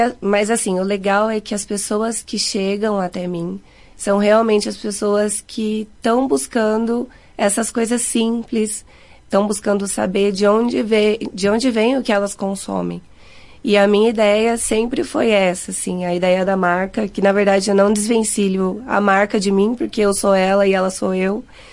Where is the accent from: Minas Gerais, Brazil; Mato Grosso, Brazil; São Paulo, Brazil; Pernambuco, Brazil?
Mato Grosso, Brazil; Cuiabá; moved away as an adult; Eu sou de Cuiabá. É, eu vim porque eu queria mudar de vida, eu queria realmente morar num lugar mais tranquilo